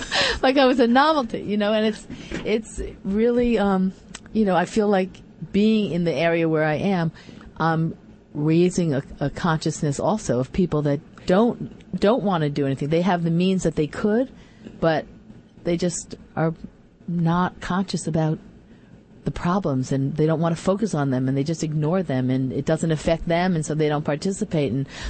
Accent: New York, United States; I grew up on Long Island, completely the opposite, where there was affluence all around me

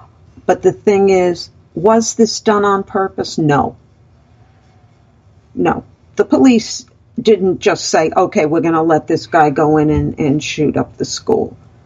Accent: Florida, United States; This is not the same type of case like Parkland in my home state of Florida, not far from where I am.

